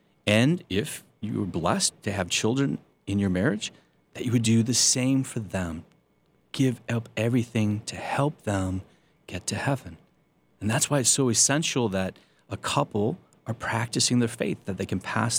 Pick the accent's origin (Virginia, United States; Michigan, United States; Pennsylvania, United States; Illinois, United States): Michigan, United States; Flint; I was raised in a Catholic family. I grew up in Flint, Michigan. That's where they had all the lead in the water